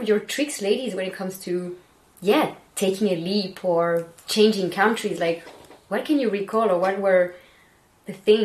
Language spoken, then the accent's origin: English; Bordeaux, Nouvelle-Aquitaine, France; oh, I'm French, I'm from Bordeaux.